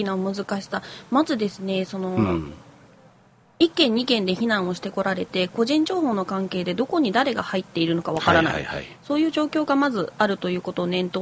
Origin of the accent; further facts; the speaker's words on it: Kyoto, Japan; 京都生まれの京都育ち